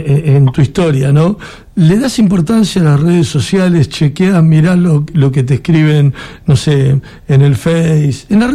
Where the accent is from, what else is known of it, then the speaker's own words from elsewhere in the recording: Argentina; somos argentinos, nos pasa de que vivimos permanentemente cambios que son muy bruscos